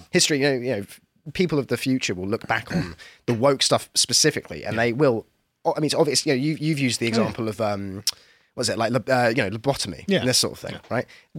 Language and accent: English; South East England, United Kingdom; I'm from Kent, very near Canterbury, actually